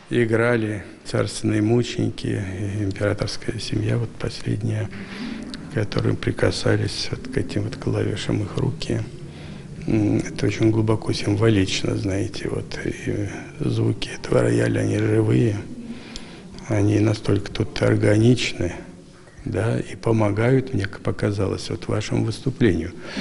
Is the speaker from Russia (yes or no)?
yes; Voronezh Oblast, Russia; now in Ukraine; сам я русский из Воронежской области, во Владимирской области, Брянщина, там, в общем, вот там вот все мои корни. Липецкая область, Курская, кругом частички нашего рода.